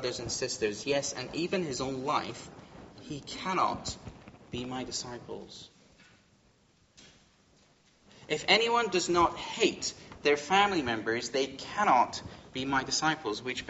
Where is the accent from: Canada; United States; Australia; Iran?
Iran; I come from a Muslim background. I come from Iran originally. I was a pretty devout Muslim when I was young.